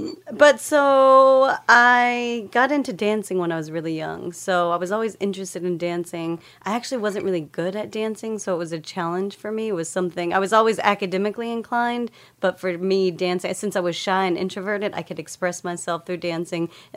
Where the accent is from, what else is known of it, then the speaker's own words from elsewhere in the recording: Lubbock, Texas, United States; So I grew up in Lubbock, Texas. Shy, introverted kid also